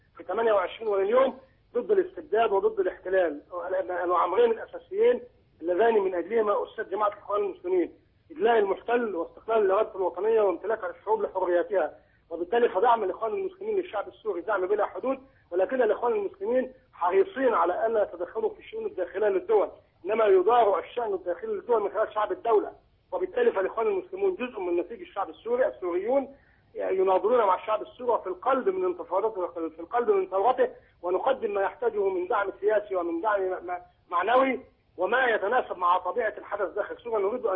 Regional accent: Egypt

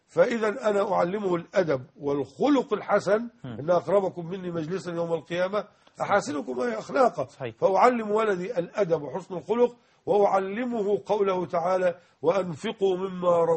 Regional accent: Egypt; القبيلة لا مختار كما نقول عندنا في مصر العمدة، العمدة على القرية كاملة

